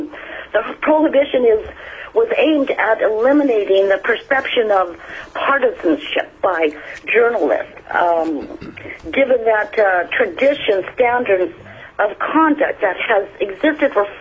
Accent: Kasilof, Alaska, United States; I'm from Kosilos

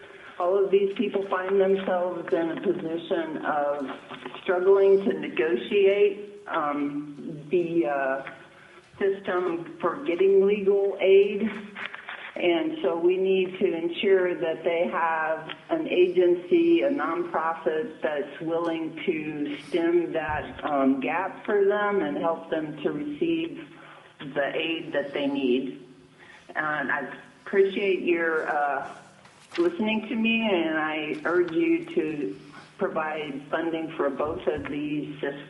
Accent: Gakona, Alaska, United States; I'm from Gapona here in the Copper River Valley. Been a resident for 25 years.

